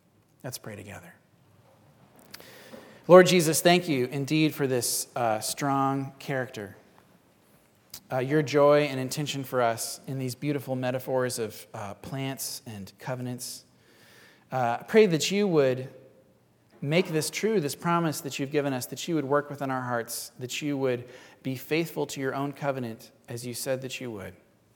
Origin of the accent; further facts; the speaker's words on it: Washington, United States; I grew up here in Western Washington